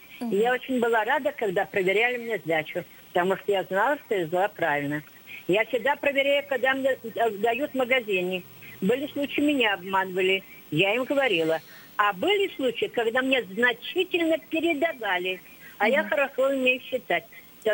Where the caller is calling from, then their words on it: Tula Oblast, Russia; Я звоню из Тольской области